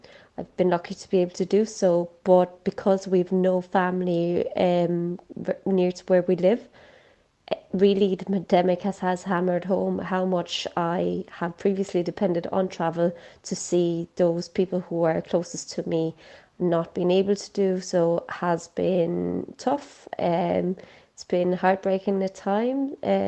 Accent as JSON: {"language": "English", "country": "Denmark", "moved": "yes", "lives_now": "Cork, Ireland", "said": "I'm originally from Denmark. I now live in Cork, and I have lived here since 2012, so coming up to 9 years."}